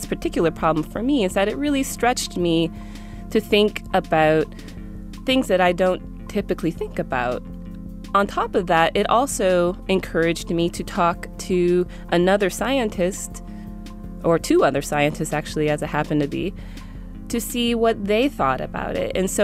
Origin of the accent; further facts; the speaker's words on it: Texas, United States; I grew up in Texas.